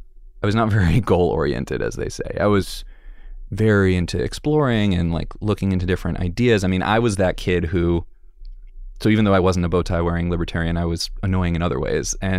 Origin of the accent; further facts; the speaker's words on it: Connecticut, United States; I grew up in the Connecticut suburbs. There's nothing very interesting about the Connecticut suburbs.